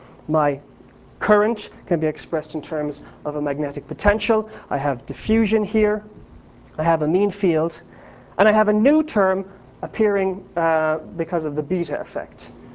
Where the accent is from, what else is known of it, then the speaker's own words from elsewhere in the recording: Ireland; I'm Irish, so we have a lot of close cousins.